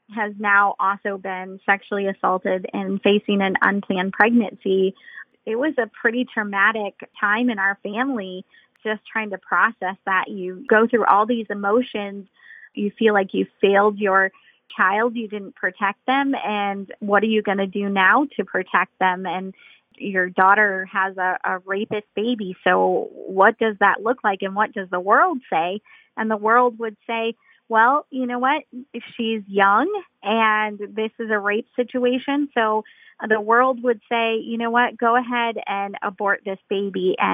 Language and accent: English; Indiana, United States; I grew up in Indiana. I grew up in a pretty broken home.